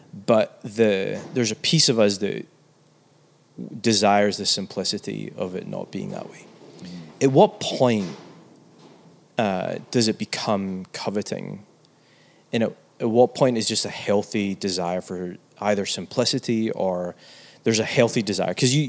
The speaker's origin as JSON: {"language": "English", "region": "Scotland", "country": "United Kingdom", "said": "Like, I'm from Scotland, she's from the States, my boys have dual citizens."}